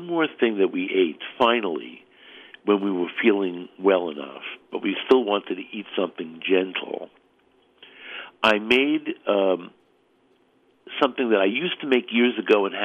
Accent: Brooklyn, New York, United States; because I grew up in Brooklyn and I still call it spaghetti

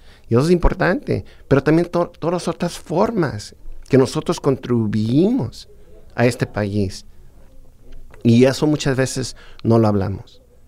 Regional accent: Los Angeles, California, United States; Yo soy de Los Ángeles. Mis padres vinieron de México. Yo me creí en un barrio que se llama Boyle Heights, que muchas veces la gente lo confunde con el este de Los Ángeles porque están lado a lado.

